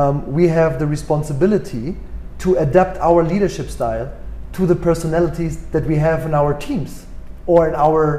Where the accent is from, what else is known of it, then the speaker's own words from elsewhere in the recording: Berlin, Germany; moved away as an adult; now in South Africa; If you ask me more, what is my hometown? It's Berlin. I grew up or spent most of my youth in Berlin. That's my hometown.